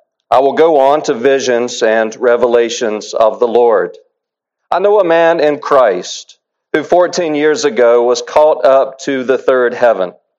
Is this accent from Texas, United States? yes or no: no; South Carolina, United States; now in Indianapolis, United States; As you might already know, I'm not from Indy, not even close. I'm from South Carolina, but I found Indiana folks to be very hospitable.